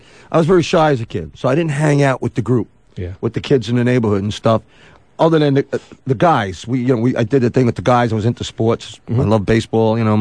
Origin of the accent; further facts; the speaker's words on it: New York, United States; We're from New York.